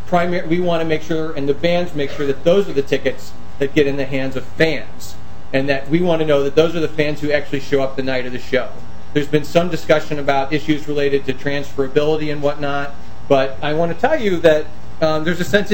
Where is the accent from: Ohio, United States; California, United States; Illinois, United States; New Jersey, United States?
Illinois, United States; Chicago; I'm not. I'm actually from Chicago.